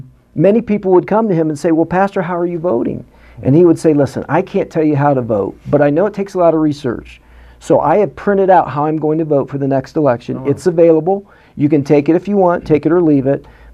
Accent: United States; I thank God I'm an American. By birth

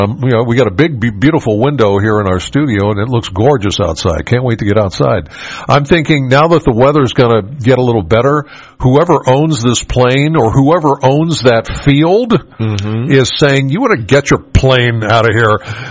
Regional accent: Penns Valley, Pennsylvania, United States; Out, I'm from Penns Valley. Out my way is Penns Cave Airport.

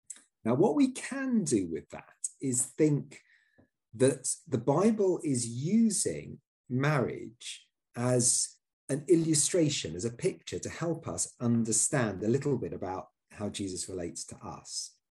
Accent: Yorkshire and the Humber, United Kingdom; I'm actually a Yorkshireman, not a Lancastrian, so I prefer the other man to buy.

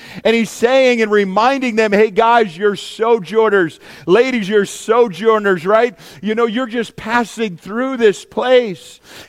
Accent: Litchfield, New Hampshire, United States; now in Parma Heights, United States; I grew up in Litchfield, New Hampshire. Is that what you're asking me? You know, where I'm from? Or where I'm from, maybe where I live right now. You know, so Parma Heights, right, is the city that I live

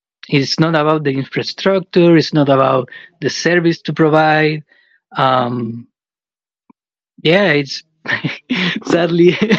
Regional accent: Chile; I am from Chile.

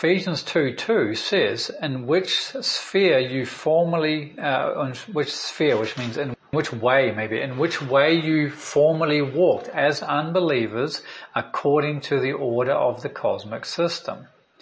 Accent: New Zealand; I grew up in New Zealand, and even though I wasn't a Christian

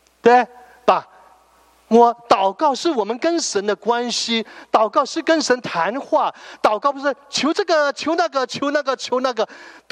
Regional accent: China; 我们中国人有一种迷信，你知道吗？说了就会有。

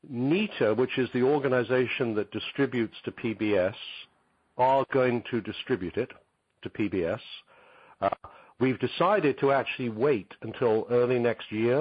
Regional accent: England, United Kingdom; now in Los Angeles, United States; I live in Los Angeles. I'm English, I guess, obviously. But I've lived in Los Angeles for 28 years, I think.

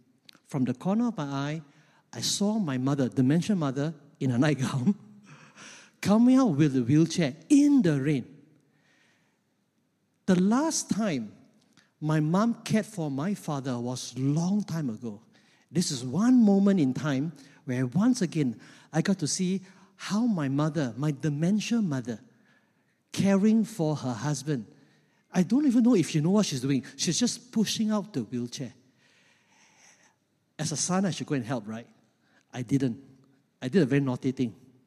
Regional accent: Keluang, Johor, Malaysia; when I went back to my hometown, Keluang

